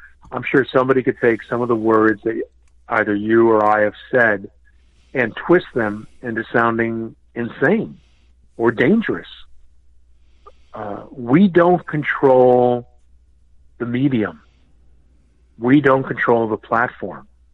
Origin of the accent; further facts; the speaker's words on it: Connecticut, United States; also born or lived in Boston; You're from Pennsylvania, and I grew up in Connecticut, but I'm from Boston.